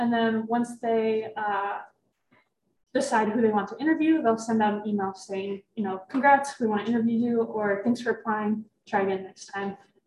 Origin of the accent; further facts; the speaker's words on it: Denver, Colorado, United States; I'm from Denver myself, so I thought North Dakota was just flat.